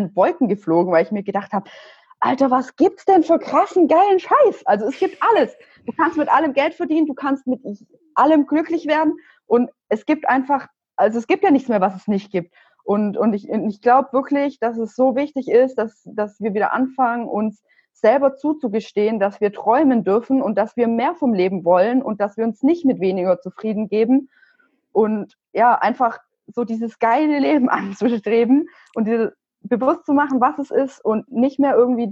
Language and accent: German; Stuttgart, Baden-Württemberg, Germany; Aus Stuttgart.